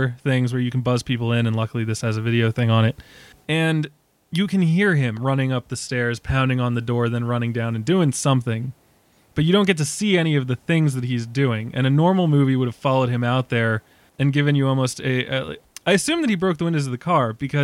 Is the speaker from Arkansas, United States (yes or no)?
no; New York City, New York, United States; As an Irish New Yorker, I mean, I don't tell anyone shit.